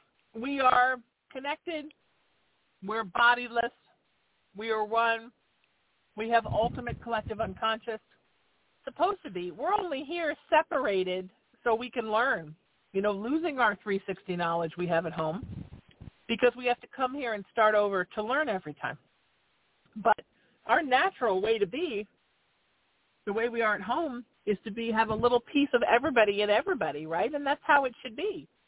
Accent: California, United States; In my rebellious days growing up in Orange County in the 80s in the Orange County, California Bible Belt, I wouldn't even say the word God.

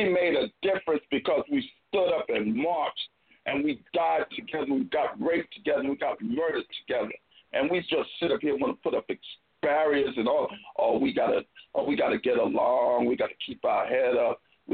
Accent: San Francisco, California, United States; I'm from San Francisco, California.

